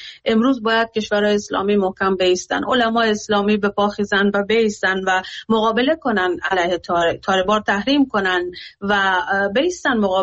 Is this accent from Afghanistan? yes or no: yes; Afghanistan; من به عنوان یک افغانستانی دلم برای کشورم میسوزه